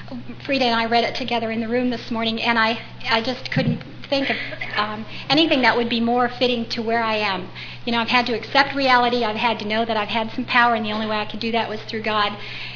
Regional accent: Chicago, Illinois, United States; I was born in Chicago, Illinois, and we were in one of those little tight-knit neighborhoods where the houses were 3 feet apart

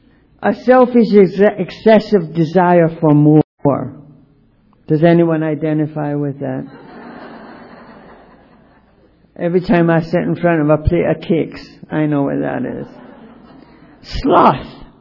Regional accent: United Kingdom; because I'm Irish, Scottish, English, I'm a Brit

